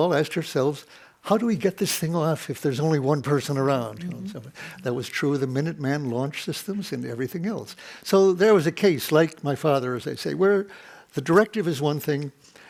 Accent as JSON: {"language": "English", "town": "Detroit", "region": "Michigan", "country": "United States", "tie": "born or raised there", "said": "in my hometown of Detroit, where the Democrats always used to start their campaigns, in Cadillac Square"}